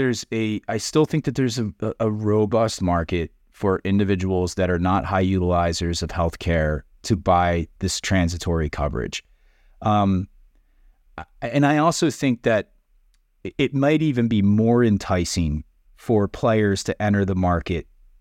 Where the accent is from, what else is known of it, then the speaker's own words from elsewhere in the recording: Pennsylvania, United States; what the opposition was that I encountered in my home state of Pennsylvania